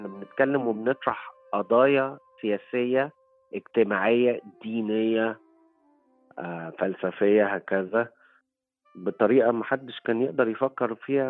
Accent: Egypt; في الآخر هويتي أنا مصري وافتخر يعني

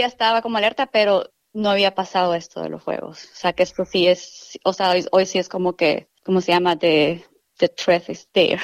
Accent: San Pedro Sula, Cortés, Honduras

